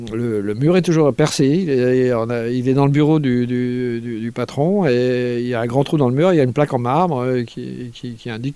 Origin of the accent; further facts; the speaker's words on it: Brittany, France; parce que je suis breton, évidemment.